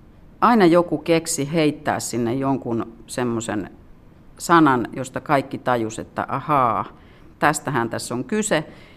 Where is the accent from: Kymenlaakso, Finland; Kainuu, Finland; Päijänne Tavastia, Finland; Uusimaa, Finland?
Päijänne Tavastia, Finland; Padasjoki; also born or lived in Lahti / Jyväskylä; Mä oon Padassiolta kotosi ja mä muutin Lahteen aluksi. Sitten mä menin Jyväskylään opiskelemaan.